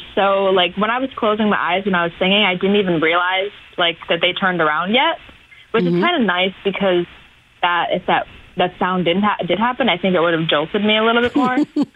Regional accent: Buffalo, New York, United States; Well, I've done theater since I was 11, and I danced since I was 4. So I went to Academy Theater Arts in high school and middle school.

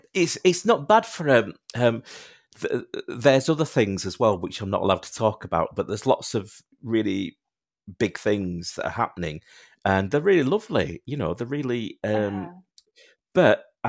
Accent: Yorkshire and the Humber, United Kingdom; now in Lincolnshire, United Kingdom; because I live in the Lincolnshire. I'm from Yorkshire, but I'm doing kind of I'm sort of based in Lincolnshire now.

